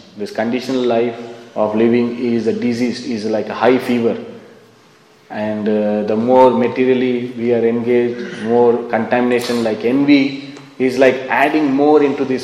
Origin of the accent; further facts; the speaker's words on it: Sri Lanka; because you're from India, I'm from Sri Lanka, and this terrorist attack is going on.